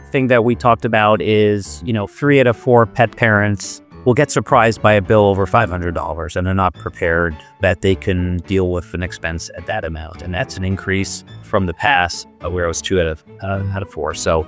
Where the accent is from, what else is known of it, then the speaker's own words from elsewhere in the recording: Canada; moved away; I grew up in Canada.